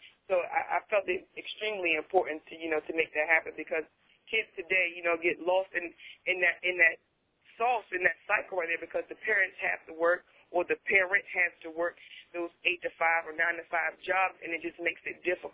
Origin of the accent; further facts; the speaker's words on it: Norfolk, Virginia, United States; now in Chesapeake, United States; I'm born and raised in Norfolk. I'm like Norfolk is like is a part of me. I just moved out here to Chesapeake, so I'm not too familiar.